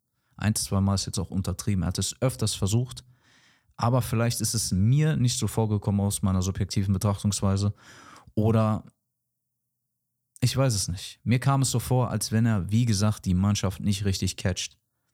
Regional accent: Dortmund, North Rhine-Westphalia, Germany; Und ich als gebürtiger Dortmunder habe es auch gemocht

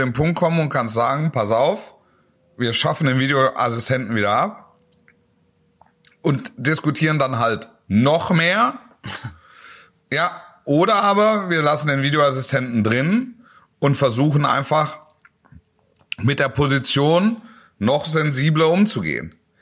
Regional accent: Dortmund, North Rhine-Westphalia, Germany; ich als Dortmunder würde auch die Pusteln kriegen

